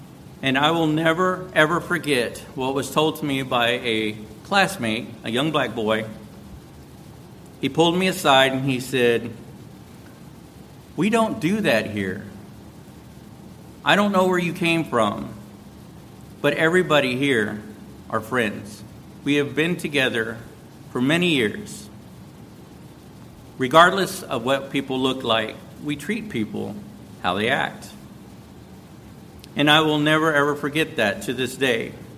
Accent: Texas, United States; As I grew up in South Texas, we were constantly told how the Caucasians stole our lands and murdered our peoples.

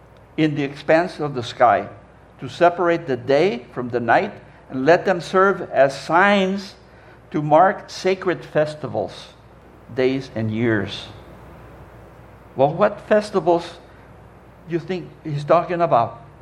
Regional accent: Mexico; moved away; When I was growing up in Mexico, we didn't celebrate Halloween.

